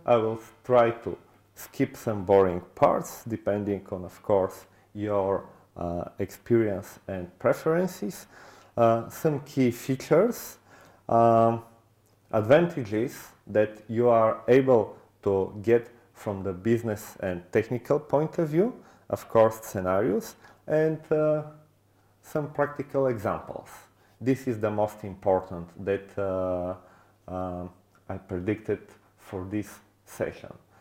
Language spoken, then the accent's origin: English; Bulgaria; English is a second language; I'm from Bulgaria